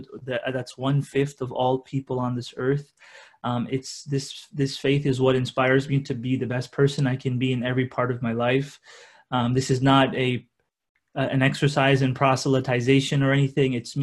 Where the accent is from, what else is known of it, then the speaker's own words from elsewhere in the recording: Houston, Texas, United States; also born or lived in France; I was born and raised in Houston, Texas. I grew up there